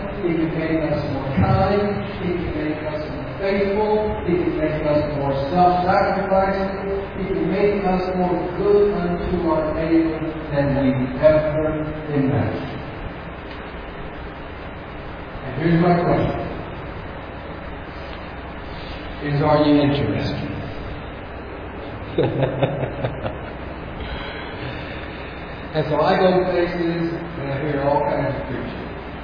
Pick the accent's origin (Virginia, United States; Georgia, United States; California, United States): California, United States; I'm from California. I just stay right there.